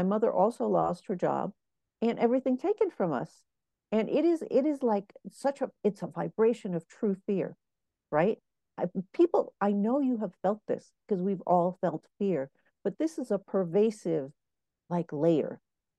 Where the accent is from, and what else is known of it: New York, United States; born or raised there; also born or lived in Cuba